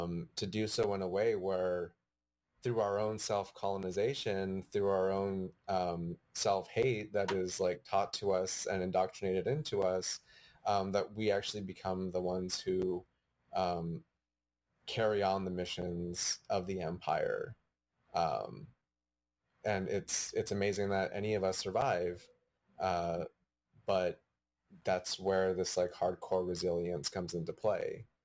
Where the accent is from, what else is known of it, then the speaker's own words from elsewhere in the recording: Gallup, New Mexico, United States; growing up in a border town. I grew up in Gallup, New Mexico.